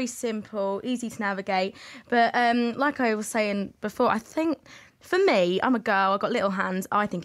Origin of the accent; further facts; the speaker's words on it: Cambridge, East of England, United Kingdom; I'm from Cambridge, so it's down in Cambridge whilst I'm studying at university.